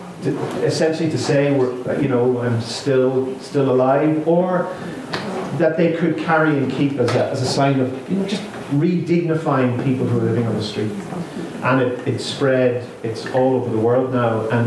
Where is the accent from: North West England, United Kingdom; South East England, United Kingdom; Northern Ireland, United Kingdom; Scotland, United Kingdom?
Northern Ireland, United Kingdom; I'm from Northern Ireland, where I worked for almost 30 years now in peace and reconciliation work in Northern Ireland